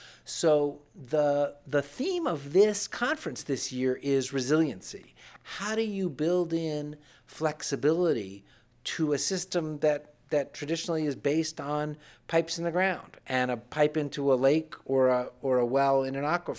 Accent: Miami, Florida, United States; I grew up in Miami, and we visit my parents there

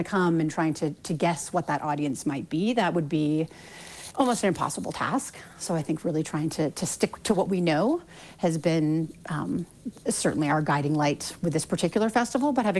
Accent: New York, United States; now in Park City, United States; I'm a transplant from New York.

